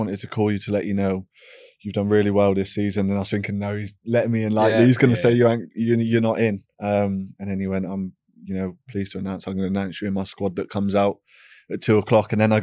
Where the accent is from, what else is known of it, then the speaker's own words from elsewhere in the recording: Leinster, Ireland; The first call-up was, I was back in Leinster, back in my hometown. I was with Danny, with my brother, and my sister.